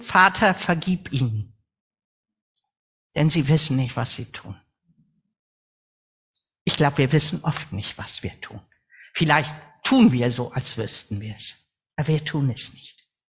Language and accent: German; Northern Germany, Germany; sind wir empört, zumindest als Norddeutsche natürlich